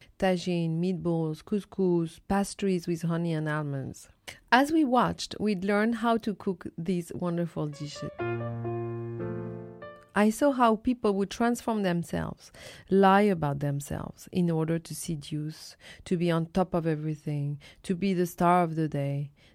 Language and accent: English; Casablanca, Casablanca-Settat, Morocco; Yet, as I was growing up in Casablanca, I was obsessed by the idea of Paris. Paris meant social progress to me. In Morocco, everything we'd aspire to was French.